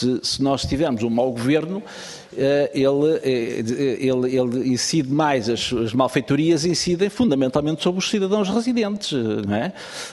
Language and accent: Portuguese; Lisbon, Portugal; born there; Eu também nasci em Lisboa, mas não exerço os meus direitos cívicos em Lisboa. Exerço no Conselho de Sintra, que é onde resido, não sou menos lisboeta por isso.